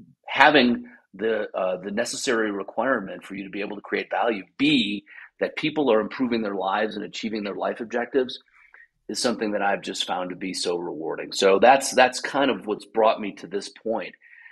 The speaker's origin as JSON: {"language": "English", "region": "Wisconsin", "country": "United States", "tie": "born or raised there", "said": "And my parents, I grew up in Wisconsin. My parents were divorced."}